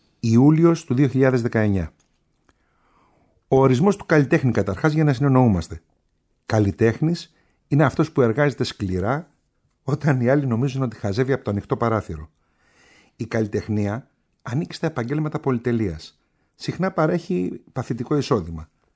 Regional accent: Athens, Attica, Greece; Επίσης αναφέρονται τα στέκια της Κυψέλης. Εκεί που μεγάλωσα, εκεί που έζησα

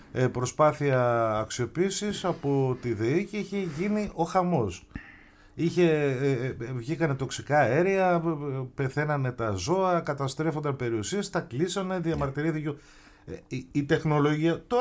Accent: Milos, South Aegean, Greece; Εγώ κατάγομαι από ένα τόπο που έχει τεράστιο γεωθερμικό πεδίο.

